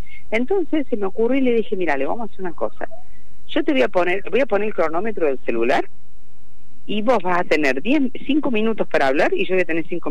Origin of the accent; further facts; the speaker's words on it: Córdoba, Argentina; now in Buenos Aires, Argentina; ¿por qué yo no vivo en Córdoba? Siendo que, bueno, soy cordobesa. Sí. Estoy en Buenos Aires.